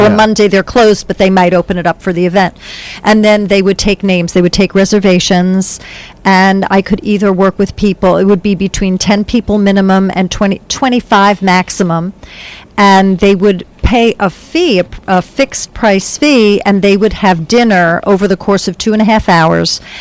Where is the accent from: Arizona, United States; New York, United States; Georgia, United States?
New York, United States; now in North Central New Jersey, United States; live in North Central Jersey, about 20 minutes away from campus. And I used to be a social worker. I grew up on Long Island, became a trained social worker